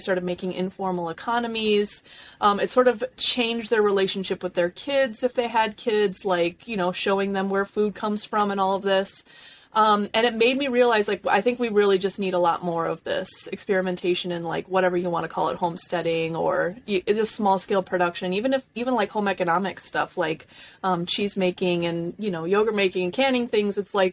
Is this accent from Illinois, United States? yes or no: yes; Chicago, Illinois, United States; I'm from Chicago, grew up in a sort of working class household on the south side of the city.